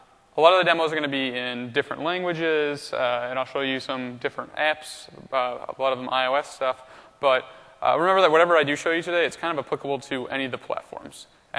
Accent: Michigan, United States; I grew up in Michigan. I currently live in Washington

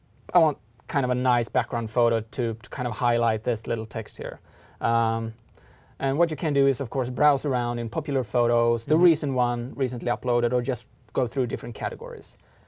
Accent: Sweden; English is a second language; So as you say, I came from Sweden and I travel a lot.

